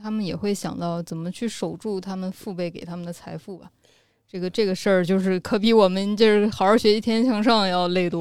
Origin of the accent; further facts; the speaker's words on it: Xi'an, Shaanxi, China; now in Beijing, China; 如果我在北京干不下去，我能不能回到我们西安那边的三本或者民办学校当个老师